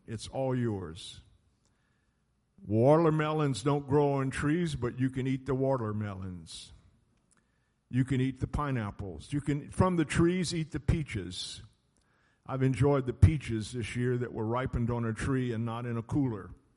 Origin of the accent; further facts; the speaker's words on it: Louisiana, United States; I grew up in South Louisiana, and there were orange orchards.